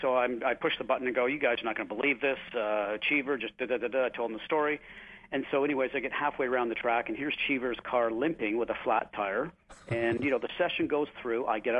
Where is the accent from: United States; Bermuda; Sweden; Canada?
Canada; Well, I think because I'm Canadian